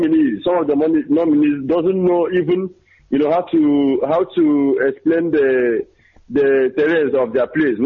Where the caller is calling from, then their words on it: Malaysia; I'm calling from Malaysia.